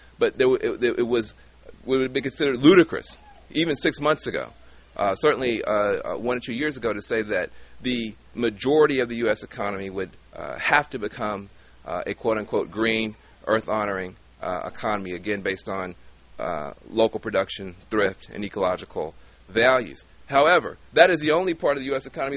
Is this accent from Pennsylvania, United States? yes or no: no; California, United States; I'm from the Bay Area, so we know a lot about the eco-freaks.